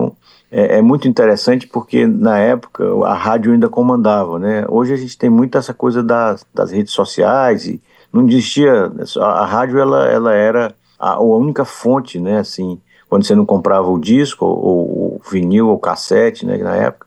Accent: Fortaleza, Ceará, Brazil; also born or lived in Rio de Janeiro; Eu sou de Fortaleza, não é? E depois fiz a carreira no Rio de Janeiro, onde eu morei, né? Muitos anos.

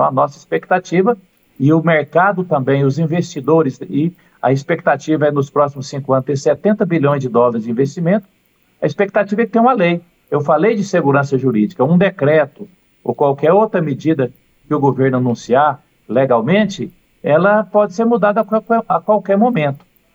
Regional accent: Minas Gerais, Brazil; Eu sou de Minas, tem uma região de Minas que chama Poços de Caldas, no sul de Minas.

